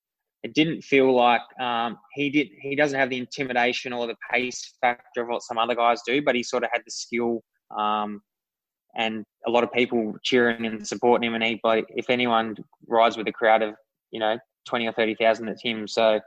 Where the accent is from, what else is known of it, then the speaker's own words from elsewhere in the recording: Australia; I'm Australian